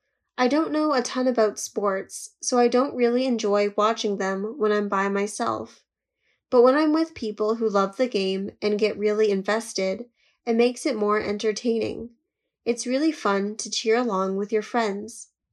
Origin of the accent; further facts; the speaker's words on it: China; Plus, the football team in my hometown has always been one of the best in China